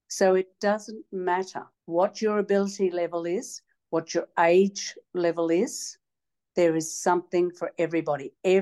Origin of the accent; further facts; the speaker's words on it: Brisbane, Queensland, Australia; because I was born and bred in Brisbane, right back to when I was a child